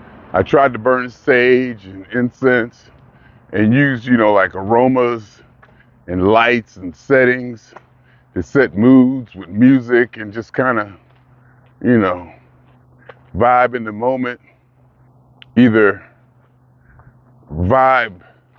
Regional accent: Ohio, United States; More because I grew up in Ohio, industrial town, work, play hard

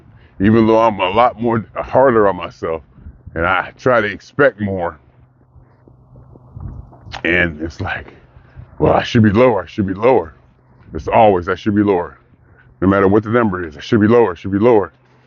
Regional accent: Youngstown, Ohio, United States; the town I grew up in, my hometown, Youngstown, Ohio, staying with my daughter, hanging with my granddaughter, experiencing family, friends, and food.

